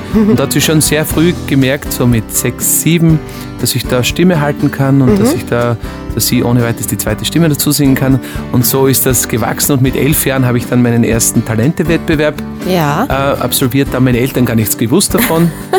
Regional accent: Austria; Also Einzelhandelskaufmann heißt das bei uns in Österreich.

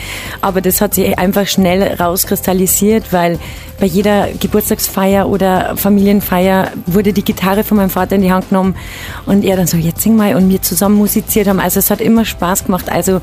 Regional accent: Bavaria, Germany; ich als Bayerin probier's mal in Hessen

